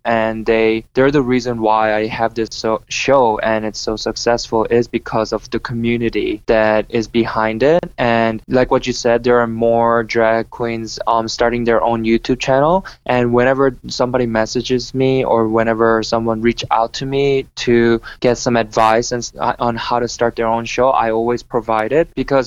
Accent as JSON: {"language": "English", "region": "Midwest", "country": "United States", "tie": "born or raised there", "also_born_or_lived": "South Korea", "said": "Actually, I was born in Korea. Mm-hmm. I was born in Korea, but I moved here around when I was like 9 or 10, and then I grew up in the Midwest, so like Iowa, Illinois, and Chicago area."}